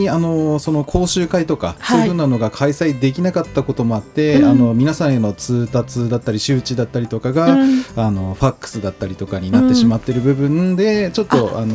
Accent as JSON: {"language": "Japanese", "town": "Sapporo", "region": "Hokkaido", "country": "Japan", "said": "僕出身は札幌なんですけど、うん、その後、北海道医療大学というところの歯科部を出て、"}